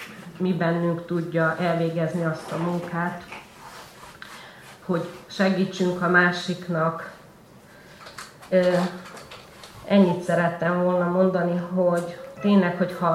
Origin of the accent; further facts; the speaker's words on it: Zakarpattia Oblast, Ukraine; now in Hungary; 8 éve költöztünk Kárpátaljáról.